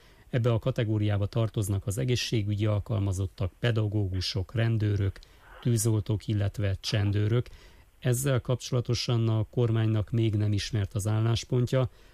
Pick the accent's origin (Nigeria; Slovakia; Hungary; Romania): Romania; mert Romániából vagy Bulgáriából vagyunk